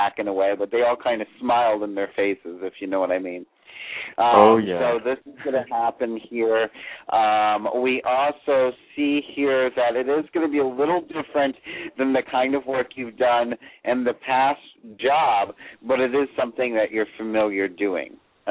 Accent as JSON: {"language": "English", "region": "Florida", "country": "United States", "lives_now": "Georgia, United States", "said": "No, I'm from Florida, but I'm actually in Georgia, hon."}